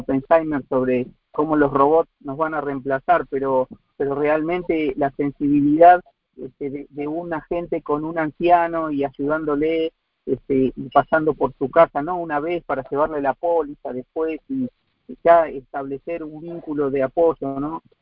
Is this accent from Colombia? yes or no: no; Argentina; yo soy de Argentina